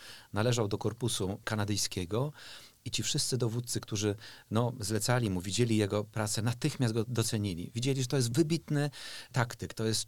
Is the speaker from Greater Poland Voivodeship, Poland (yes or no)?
no; Pomeranian Voivodeship, Poland; Również urodziłem się i wychowałem na Pomorzu Gdańskim.